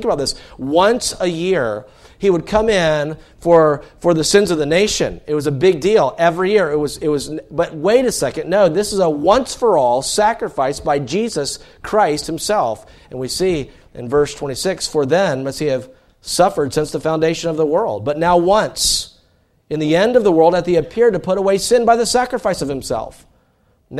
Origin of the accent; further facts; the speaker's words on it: Greenville, United States; My mom is from Iowa. But I was born and raised in Greenville. Greenville's kind of a transplant town.